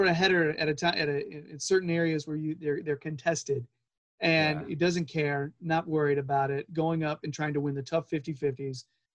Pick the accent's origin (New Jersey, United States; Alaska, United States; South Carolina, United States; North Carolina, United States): North Carolina, United States; because I'm 42 and from North Carolina, and I have kids